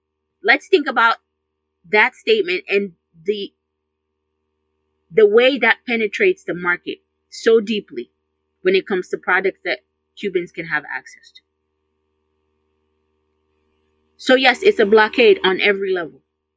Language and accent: English; Ghana; my sister, I'm from Ghana. I don't think Ghanaian people would last 3 months with this kind of policy.